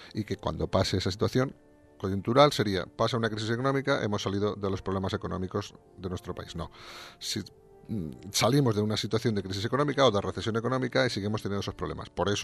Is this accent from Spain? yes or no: yes; Spain; los españoles somos europeos